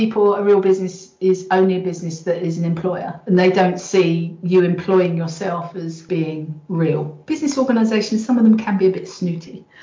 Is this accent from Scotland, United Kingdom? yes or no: no; London, United Kingdom; also born or lived in Suffolk; But I'm primarily a Londoner. And it's a really strange transition, because I grew up in West London but could never afford to live there. So I had to move to East London before it became trendy.